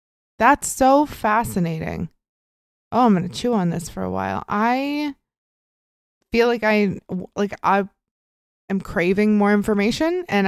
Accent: Midwest, United States; I'm from the Midwest. I get a yap.

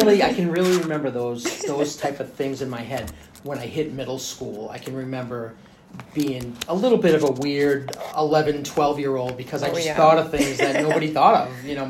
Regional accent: Massachusetts, United States; I grew up in Eastern Mass, a little north of Boston. My family's originally from Boston, so it's a real classic Bostonian type upbringing.

